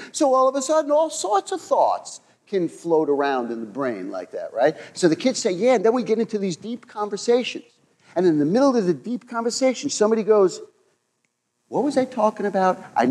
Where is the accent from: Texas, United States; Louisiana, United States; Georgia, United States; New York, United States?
New York, United States; accent: New York; you might be tripping on my shirt or my New York accent or something else that's going on out there.